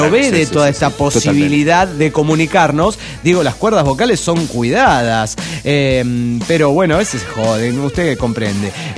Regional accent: Tultitlán, State of Mexico, Mexico; monitorista de Tultitlán, México.

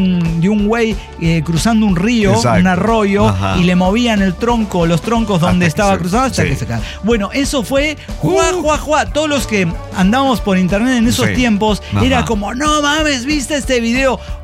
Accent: Ciudad Juárez, Chihuahua, Mexico; moved away; Bueno, aunque ya no vivo ahí hace 19 años, me fui de Juárez.

